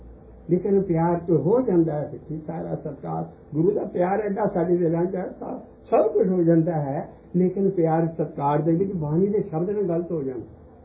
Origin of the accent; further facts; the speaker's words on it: Punjab, India; born there; ਗੁਰੂ ਬਾਬੇ ਬਕਾਲੇ ਦੇ ਲਾਗੇ ਸੀ ਮੇਰਾ ਜਨਮ ਹੋਇਆ ਸਾਰਾ ਉਹ ਪਿੰਡ ਬਾਬੇ ਬਕਾਲੇ ਦੇ ਲਾਗੇ